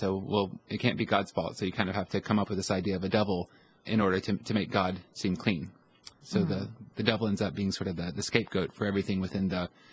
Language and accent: English; Alabama, United States; now in Rhode Island, United States; And before Rhode Island, I'm from Alabama.